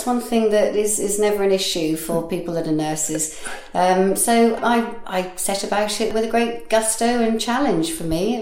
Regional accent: Eton, South East England, United Kingdom; also born or lived in Norwich; I grew up in Eton and went to school in Norwich

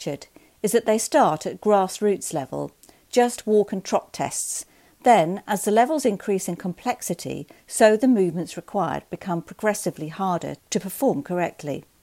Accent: Solihull, West Midlands, United Kingdom; also born or lived in Birmingham, United Kingdom; I was born in Birmingham and brought up in Solihull, a town between Birmingham and Stratford-upon-Avon in Warwickshire. My parents were not horsey at all, both being from working-class backgrounds

